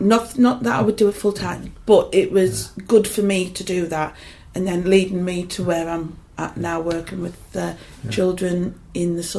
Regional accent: Newton Aycliffe, North East England, United Kingdom; I'm from Newton Aycliffe, where I live now. Yeah. We moved back home.

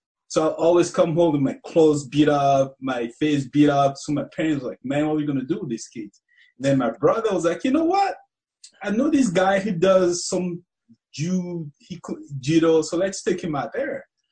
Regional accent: Cameroon; now in United States; Because when I first moved to America, you know, I'll go to the street, I'll never see anybody.

